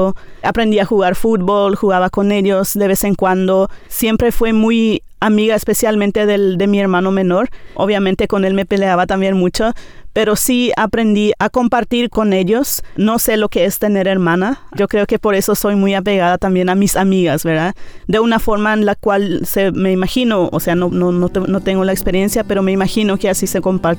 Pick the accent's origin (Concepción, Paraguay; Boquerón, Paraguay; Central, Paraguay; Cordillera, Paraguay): Boquerón, Paraguay; Campo Alegre; first language Nivaclé; Spanish is a second language; Mi idioma materno es el Nivacle, por lo tanto, en nuestra casa nosotros hablamos nuestro idioma materno. Después regresamos a Campo Alegre, después de los estudios de mi papá. Entonces hice mi primaria en la escuela de Campo Alegre.